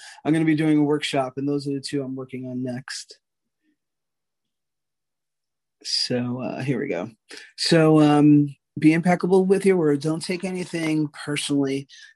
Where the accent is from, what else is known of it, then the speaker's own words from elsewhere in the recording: New York, United States; growing up in a very sarcastic family and growing up in New York with a lot of arrogance, it's taken me a lot of work to be vulnerable